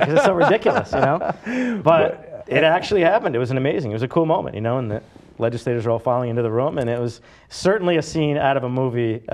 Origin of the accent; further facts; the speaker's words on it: New Hampshire, United States; she was actually a guidance counselor in my hometown in New Hampshire when I was in fifth and sixth grade.